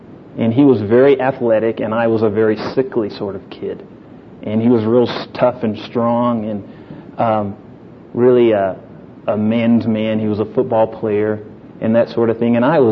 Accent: Birmingham, Alabama, United States; born there; I was born in Birmingham, Alabama, during the height of the Civil Rights Movement. And I was born there.

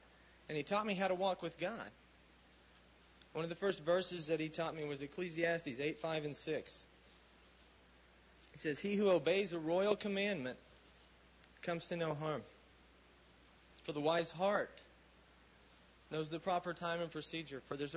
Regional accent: Norman, Oklahoma, United States; I was born and raised here in Norman. I was born in 1970, and I'm really old.

